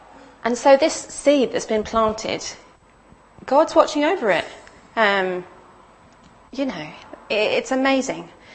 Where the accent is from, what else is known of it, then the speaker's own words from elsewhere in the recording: East of England, United Kingdom; I grew up in Essex, and it's clay soil.